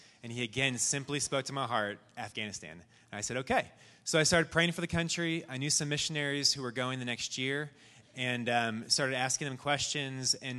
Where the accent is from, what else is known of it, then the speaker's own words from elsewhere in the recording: Phoenix, Arizona, United States; But so, yes, I was born in Arizona here and love Phoenix. Even coming back now, I just thought this is such a beautiful place. Even though I lived here up till I went to college, it just strikes me how beautiful it is.